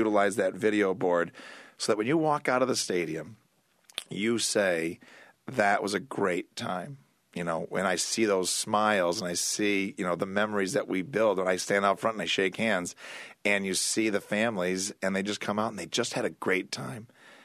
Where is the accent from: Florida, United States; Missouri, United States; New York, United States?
New York, United States; Syracuse; So I am from Syracuse. I was always amazed at the interest in the stadium location.